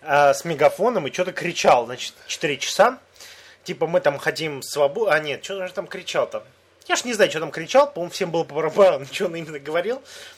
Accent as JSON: {"language": "Russian", "country": "Russia", "said": "Он спрашивает, а ты откуда? Я говорю, я с России."}